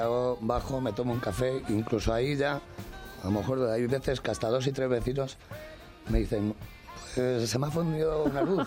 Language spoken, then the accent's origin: Spanish; Spain; Soy campeño 100% y español.